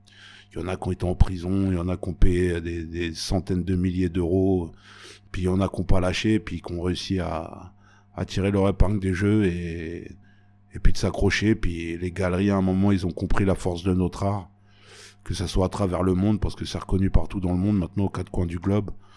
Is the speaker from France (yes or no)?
yes; Paris, Île-de-France, France; T'es tout seul face à toi-même dans Paris. Parce que je viens de Paris.